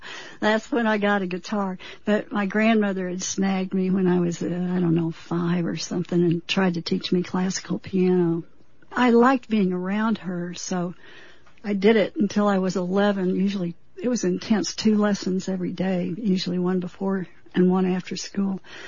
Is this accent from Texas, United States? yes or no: yes; Fort Worth, Texas, United States; also born or lived in Colorado; my first response to growing up in Fort Worth musically was I didn't want to be anywhere near country music.